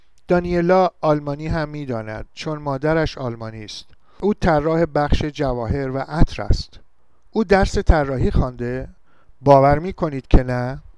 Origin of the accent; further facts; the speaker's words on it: Iran; accent: Iranian; من 100% لهجه‌ام، صحبتم و قیافه‌ام همه ایرانی است.